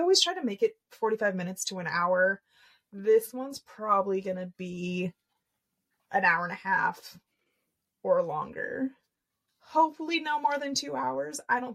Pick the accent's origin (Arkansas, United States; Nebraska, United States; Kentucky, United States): Nebraska, United States; growing up in Nebraska my whole life